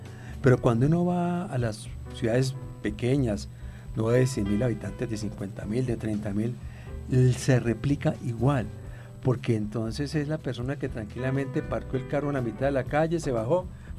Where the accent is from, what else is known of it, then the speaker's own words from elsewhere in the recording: Bucaramanga, Santander, Colombia; yo soy de Bucaramanga, que en su momento eran pueblos.